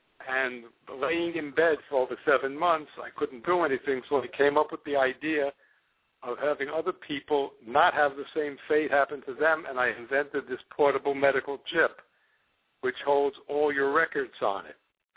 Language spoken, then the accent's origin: English; Miami, Florida, United States; I'm from Miami, Florida